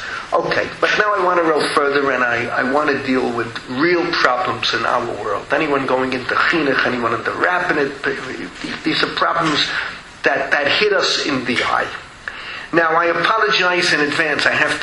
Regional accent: Russia; moved away; also born or lived in Australia; We grew up in Russia, you know, he looks at us that what we are missing. When I went to Australia

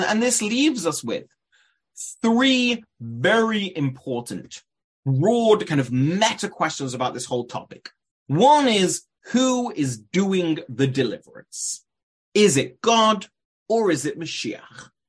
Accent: England, United Kingdom; you'll all just assume it's because I'm English, then I'm pronouncing it that way.

